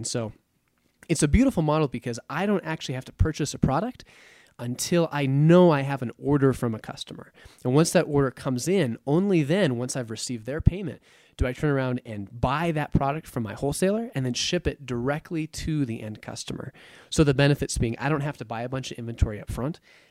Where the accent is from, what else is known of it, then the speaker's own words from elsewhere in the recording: Idaho Falls, Idaho, United States; So I grew up in Idaho, not a real common place for a lot of, I think, e-commerce, internet marketing people to be out of. I grew up in Idaho Falls